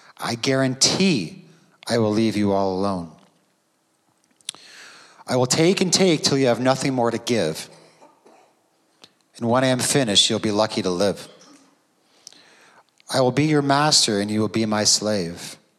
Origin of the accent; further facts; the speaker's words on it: Welland, Ontario, Canada; born there; I was born in Welland, so please don't hold that against me, everyone.